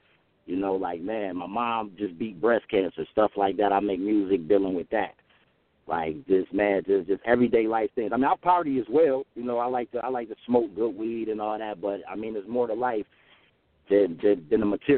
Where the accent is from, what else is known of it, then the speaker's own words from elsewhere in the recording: Buffalo, New York, United States; I'm from Buffalo, New York, which is like 6 hours away from the city of New York, so I was influenced by it all.